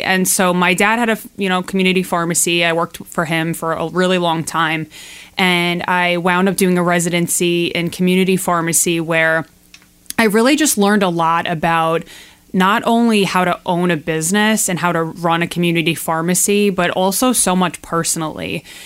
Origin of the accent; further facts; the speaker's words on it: New York, United States; accent: Long Island; So you'll probably hear from my accent, I'm from Long Island.